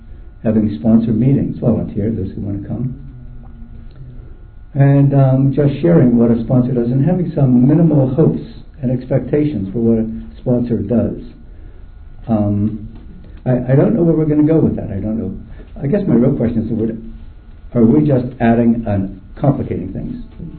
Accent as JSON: {"language": "English", "region": "New York", "country": "United States", "said": "And I come from Westchester County, New York, where the sobriety is very, very healthy."}